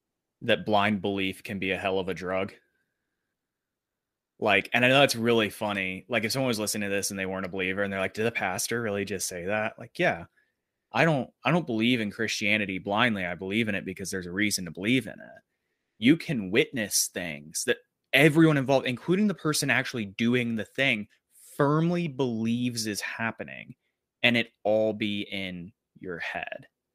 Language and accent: English; South Korea; first language Korean; English is a second language; I heard it in Korean, which is my native language